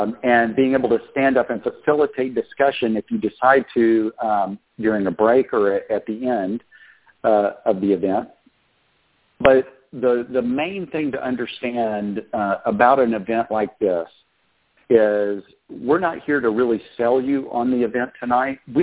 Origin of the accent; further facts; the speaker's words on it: Austin, Texas, United States; I'm from Austin, Texas.